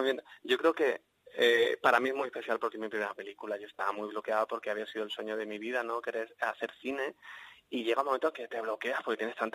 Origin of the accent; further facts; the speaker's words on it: Almería, Andalusia, Spain; en la tierra en la que tú te has criado, en la que realmente pues yo empecé a imaginar películas de pequeño, en la tierra de Almería, y es para mí un lugar muy especial en mi tierra.